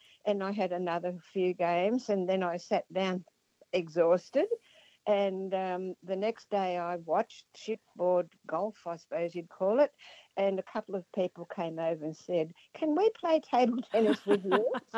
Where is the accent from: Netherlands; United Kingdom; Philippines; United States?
Netherlands; Amsterdam, North Holland; now in Australia; I came from Amsterdam in 1947 and lived at Bronte Beach